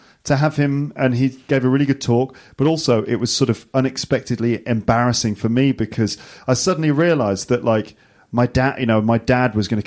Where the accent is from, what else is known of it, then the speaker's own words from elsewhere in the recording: England, United Kingdom; So you can see, even though I'm technically from the Midlands, I still say Bath and grass and laugh, even though some of my mates from back home would say Bath, grass, laugh.